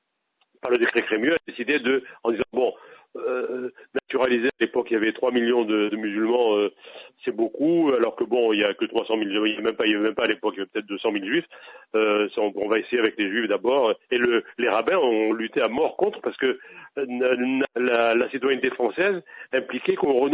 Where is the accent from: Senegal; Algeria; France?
Algeria; Constantine, Constantine Province; je suis né à Constantine, donc en Algérie, et je suis un pied noir d'Algérie, voilà, et un pied noir qui a grandi avec la guerre.